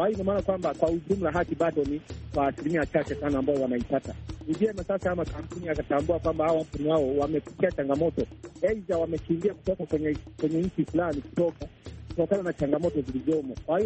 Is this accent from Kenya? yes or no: no; Tanzania; kijana wa Tanzania, natokea maeneo ya Tabongo Manispaa kama nchini Tanzania.